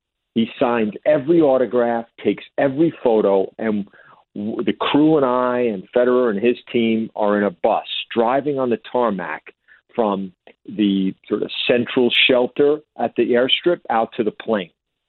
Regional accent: New Jersey, United States; I'm the guy from Jersey with the bad haircut, and it's total chaos.

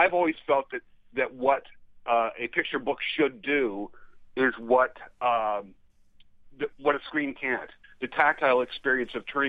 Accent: Los Angeles, California, United States; I think about me being a little five-year-old kid growing up in Los Angeles in the 60s.

